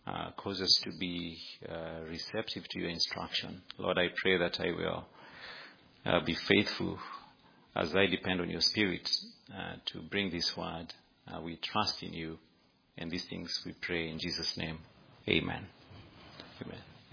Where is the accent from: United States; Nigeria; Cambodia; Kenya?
Kenya; English is a second language; I come from Africa, and that's in Kenya, and I'm a student at Queenville Seminary.